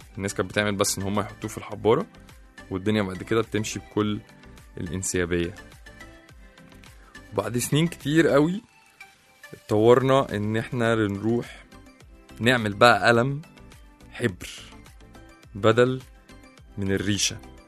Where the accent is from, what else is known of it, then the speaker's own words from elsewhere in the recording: Egypt; وإحنا كمصريين عملنا طفرة كبيرة قوي في مجال القلم والورقة ده